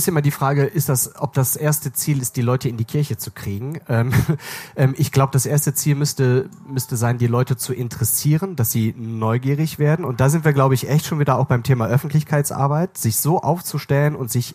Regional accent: Rhineland, Germany; aber bei uns im Rheinland ist das ja schon noch so, da hat schon jede Familie in den kleinen Vororten, die haben ihren Platz und da sitzen die immer.

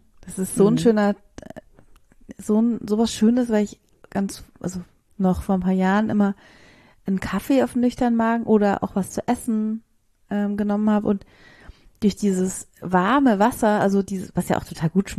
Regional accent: Bavaria, Germany; wir sind ja aus Bayern, das heißt, bei uns ging jetzt erst die Schule

